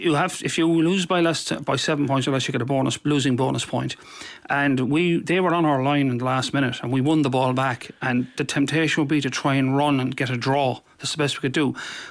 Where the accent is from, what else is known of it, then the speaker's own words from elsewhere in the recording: Galway, Connacht, Ireland; From the West, I'm from Galway.